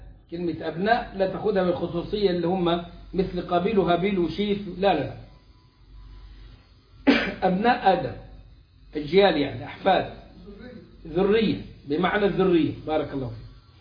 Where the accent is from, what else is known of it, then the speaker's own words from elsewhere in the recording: Egypt; عندنا في مصر